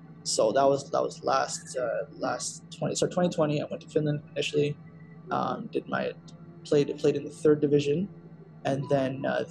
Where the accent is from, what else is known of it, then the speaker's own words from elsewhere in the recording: Ottawa, Ontario, Canada; Well, I'm originally from Ottawa